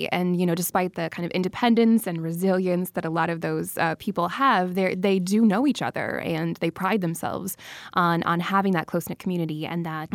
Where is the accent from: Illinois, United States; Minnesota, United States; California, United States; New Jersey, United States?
Minnesota, United States; I grew up in the Twin Cities in a small town that's kind of become a suburb over the years because of urban sprawl.